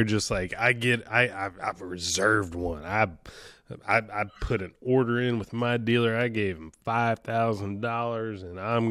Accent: the South, United States; I'm from the South. I don't say everything correctly.

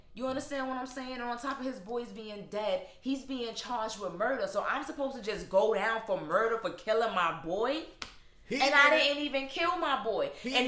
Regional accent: Brooklyn, New York, United States; Now, I grew up in Crown Heights, Brooklyn, Roosevelt, Long Island, on game.

